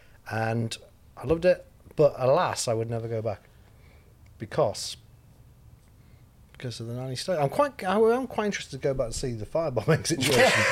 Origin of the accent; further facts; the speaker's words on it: Australia; You just brought back from 20 years ago my annoyance of being an Australian